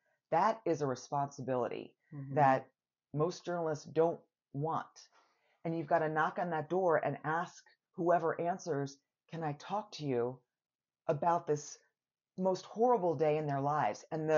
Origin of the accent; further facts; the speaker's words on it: New York, United States; I grew up in New York, so maybe.